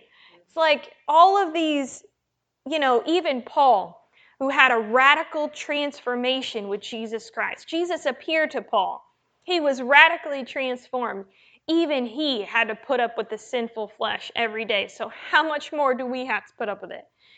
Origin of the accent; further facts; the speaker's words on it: United States; but I was born in America and I live in America and I'm American.